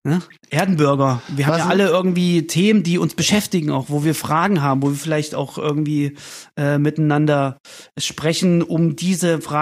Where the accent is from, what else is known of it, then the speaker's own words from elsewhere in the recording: Eisenach, Thuringia, Germany; In Eisenach in Thüringen.